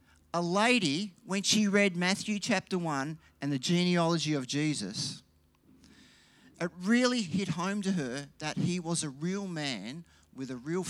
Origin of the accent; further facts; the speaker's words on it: Melbourne, Victoria, Australia; So I grew up in Melbourne, and that was in our front yard. And my mum still lives in that house today.